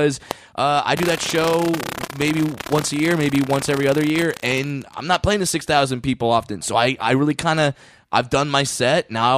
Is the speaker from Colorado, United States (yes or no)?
no; California, United States; I'm from Southern California. I brought everybody. I brought my family.